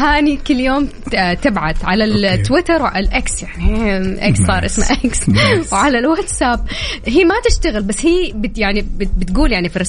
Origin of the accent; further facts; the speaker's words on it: Taif, Makkah Province, Saudi Arabia; born there; تصدق أنه أنا من مواليد الطايف؟